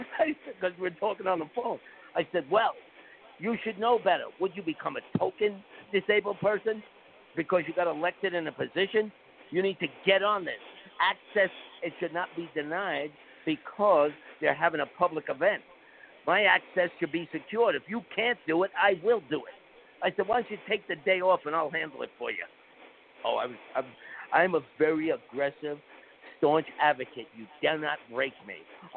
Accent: East Harlem, New York, United States; also born or lived in Queens; Okay, I grew up in East Harlem. Yeah. So, and then Queens

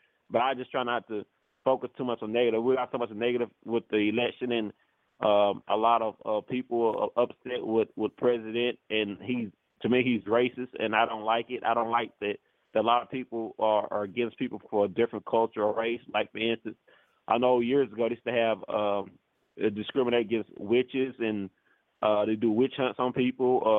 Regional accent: Texas, United States; Yes, I'm from Texas.

